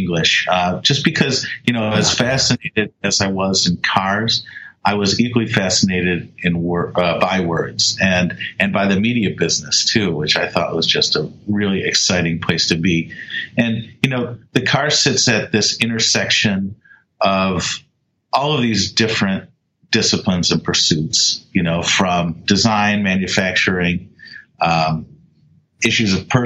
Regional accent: Detroit, Michigan, United States; So I grew up in Detroit and, right off of Woodward Avenue, M1, the first paved road in America

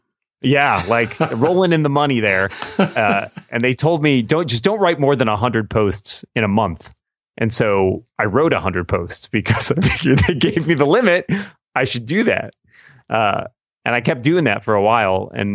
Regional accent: Boston, Massachusetts, United States; because I grew up in Boston in the early 90s.

